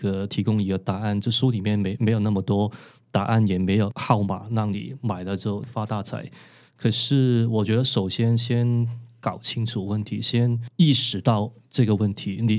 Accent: Hong Kong; 然后是我们香港那边术语都叫强迫金。

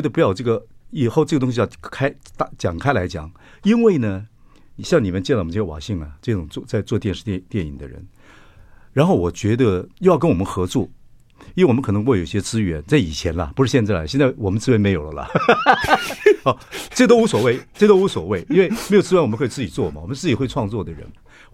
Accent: Chiayi, Chiayi County, Taiwan; 我老家还是在嘉义啊

